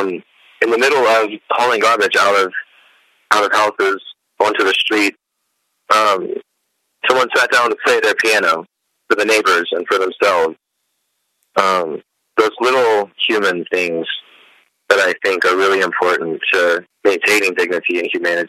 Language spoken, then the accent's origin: English; Baton Rouge, Louisiana, United States; I don't know that I return to the same community. I don't know that Baton Rouge will ever be